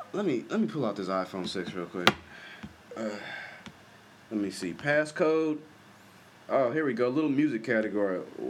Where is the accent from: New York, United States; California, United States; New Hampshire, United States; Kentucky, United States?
California, United States; Inglewood; I mean, growing up in Inglewood, this movie takes place, and they bring up like Compton, Long Beach, all that.